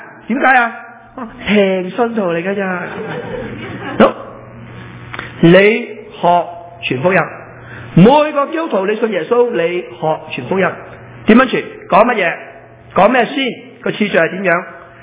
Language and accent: Cantonese; Guangdong, China; 食指啊，我哋广东人讲金手指督人背脊